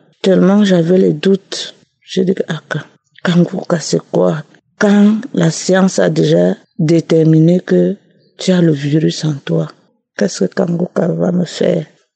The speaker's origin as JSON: {"language": "French", "country": "Cameroon", "said": "Je viens du Cameroun."}